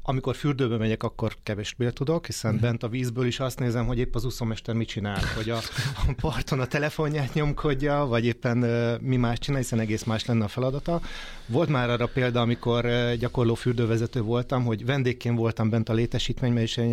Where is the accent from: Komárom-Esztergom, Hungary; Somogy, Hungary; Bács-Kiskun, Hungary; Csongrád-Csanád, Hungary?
Somogy, Hungary; Fonyód; now in Budapest, Hungary; anyai ágon pedig fonyódik vagyok, tehát Balatonon nőttem fel, és oda húz minden vissza.